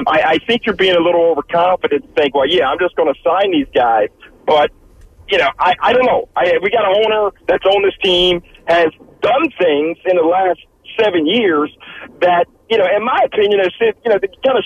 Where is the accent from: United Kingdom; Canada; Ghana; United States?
United States; Philadelphia, Pennsylvania; I like to be an optimistic fan, but I'm from Philly, and I try to keep things real.